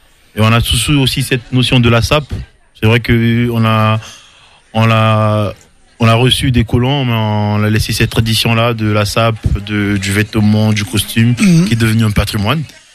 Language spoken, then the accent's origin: French; Republic of the Congo; Je suis du Congo-Brazzaville